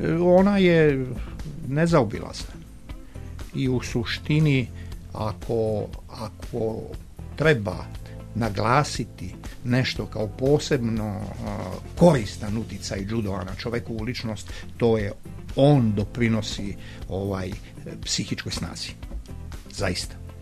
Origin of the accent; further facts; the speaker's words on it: Montenegro; jer mi smo zavičajci, ali pošto kod nas u Crnoj Gori postoje plemena, on je iz Kuča, ja sam iz Moračana